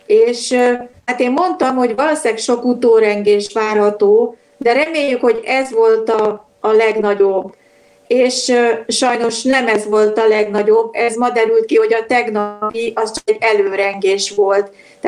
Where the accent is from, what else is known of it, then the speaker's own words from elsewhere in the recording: Budapest, Hungary; de budapesti vagyok